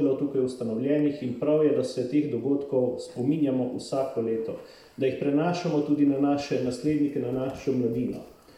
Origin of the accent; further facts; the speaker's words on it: Metlika, White Carniola, Slovenia; Jaz sem zelo ponosen, da sem iz Metlike, da sem iz Bele krajine.